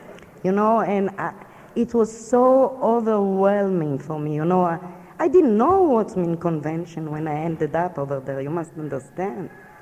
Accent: Israel; English is a second language; moved away; I'm junkie. I'm from Israel. I came, no English, no money.

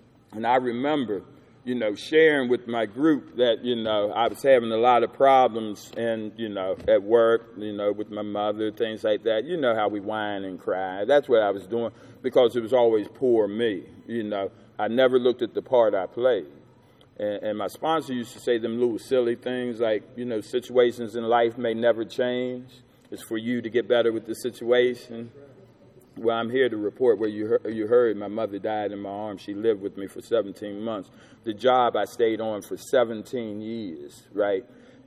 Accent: Clarksburg, West Virginia, United States; born there; also born or lived in Washington, D.C.; I was born in Clarksburg, West Virginia. My mother lived in Northeast D.C. I was moved back and forth, you know, and I was real confused.

